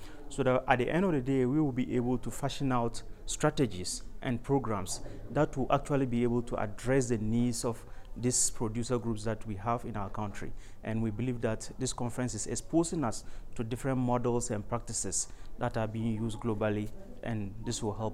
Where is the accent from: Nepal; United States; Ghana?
Ghana; I am from Ghana